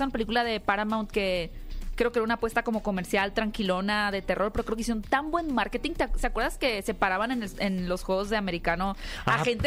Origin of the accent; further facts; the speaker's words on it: Hermosillo, Sonora, Mexico; yo soy de Hermosillo, estoy acostumbrada a un 45, 48 grados